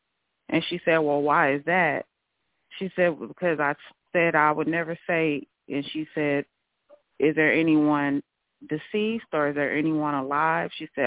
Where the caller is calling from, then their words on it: Los Angeles, California, United States; I'm calling from Los Angeles.